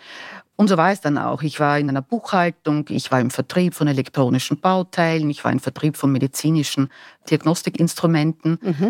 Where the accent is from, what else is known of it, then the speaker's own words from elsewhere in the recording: Lower Austria, Austria; born there; moved away as an adult; now in Vienna, Austria; Ich bin geboren in der Nähe von Krems in einem kleinen Dörfchen und bin nach meiner Schulzeit dann nach Wien gegangen